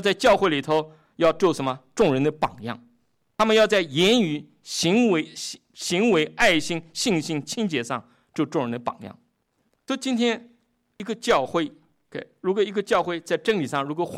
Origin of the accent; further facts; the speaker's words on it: China; 我们中国人有一句话叫什么？叫做上梁不正下梁歪，是不是？